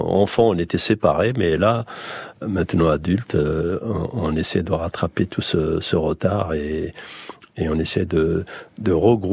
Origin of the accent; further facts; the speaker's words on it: Algiers, Algiers Province, Algeria; le shabi que moi j'ai acquis durant mon enfance à la Casbah.